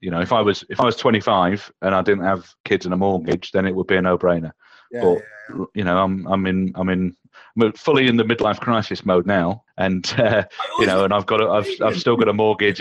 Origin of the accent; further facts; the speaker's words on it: Dewsbury, Yorkshire and the Humber, United Kingdom; No, I'm from Dewsbury in West Yorkshire